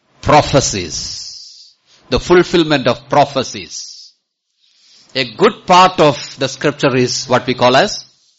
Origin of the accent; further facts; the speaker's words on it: Kerala, India; I grew up in Kerala.